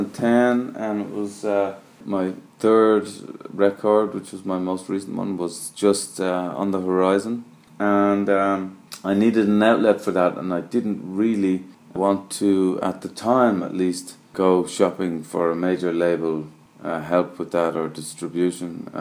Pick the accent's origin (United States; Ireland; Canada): Ireland; Dublin, Leinster; also born or lived in Australia; I'm from Dublin originally, and which is the capital city on the east coast of Ireland, as if, for anyone who doesn't know. But I grew up there until I was about 10